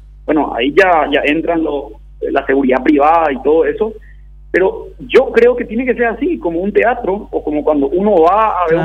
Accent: Paraguay; nosotros en Paraguay

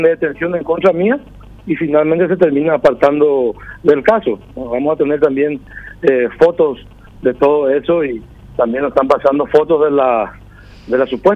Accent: Guairá, Paraguay; nos duele muchísimo como paraguayos y como guaireños.

